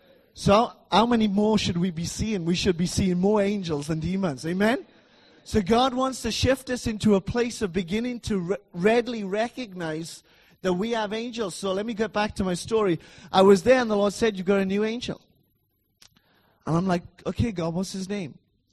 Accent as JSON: {"language": "English", "region": "Wales", "country": "United Kingdom", "said": "I come from Wales, like they said"}